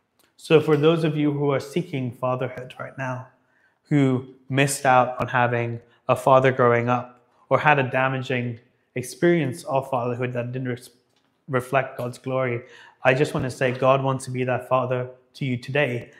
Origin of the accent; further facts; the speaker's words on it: Dubai, United Arab Emirates; And I remember growing up in Dubai, people would say things like